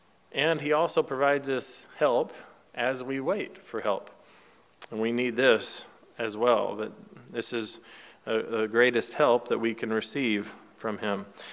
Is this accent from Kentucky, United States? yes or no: yes; Kentucky, United States; Growing up in Kentucky, some pronounce it naked, some pronounce it naked.